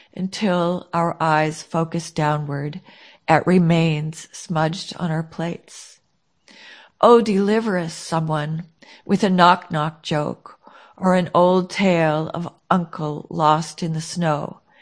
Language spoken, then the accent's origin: English; North Dakota, United States; I have we grew up in North Dakota where people are very quiet.